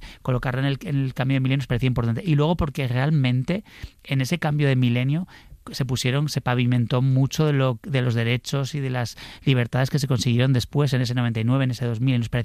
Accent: Pamplona, Navarre, Spain; now in Madrid, Spain; como yo vine desde Pamplona en el año 98, buscando un poco estudiar cine, pero también buscando un poco intentar encontrar quién era

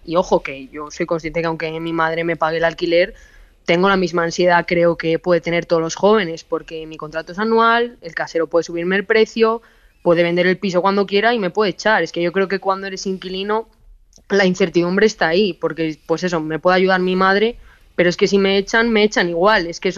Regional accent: Ponferrada, Castile and León, Spain; lo único que espero es que no me toque volver a Ponferrada. O sea, lo siento mucho, quiero mucho mi tierra y me encanta volver momentáneamente, pero no me gustaría volverme allá a vivir, ¿no?

